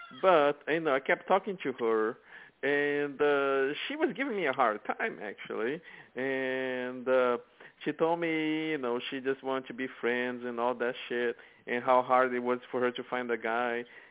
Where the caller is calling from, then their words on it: St. Louis, Missouri, United States; I'm calling from St. Louis, Missouri.